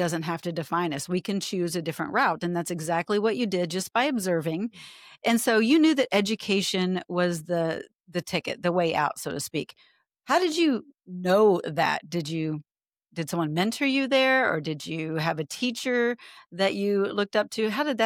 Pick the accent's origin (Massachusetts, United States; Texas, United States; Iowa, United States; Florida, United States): Texas, United States; now in Minnesota, United States; I mean, I grew up in Texas and now in Minnesota, so I understand even that kind of starkness.